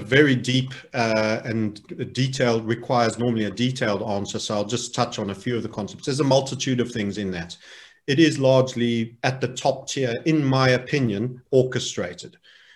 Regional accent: South Africa; So you might find me in Crimea one of these days, because at least it's sunny there as a South African.

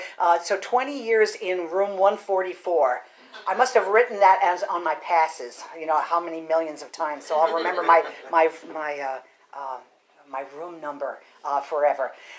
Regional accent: Allentown, Pennsylvania, United States; I'm from Allentown, Pennsylvania. Any other Pennsylvanians in the... Okay, good. Okay, yay, Allentown, right?

